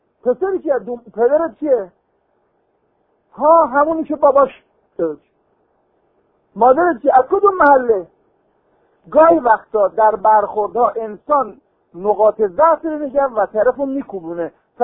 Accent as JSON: {"language": "Persian", "town": "Kashan", "region": "Isfahan", "country": "Iran", "said": "یه وقت با هم میگن که بچه کجا؟ میگم بچه کاشون."}